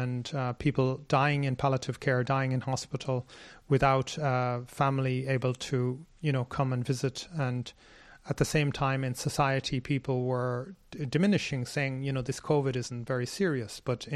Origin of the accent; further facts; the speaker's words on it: Ireland; now in Sri Lanka; which is actually similar to my home country, Ireland